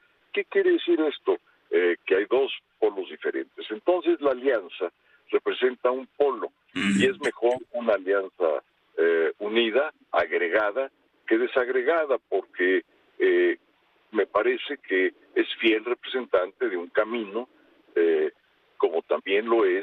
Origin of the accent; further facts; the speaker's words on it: Mexico; Todos somos mexicanas y mexicanos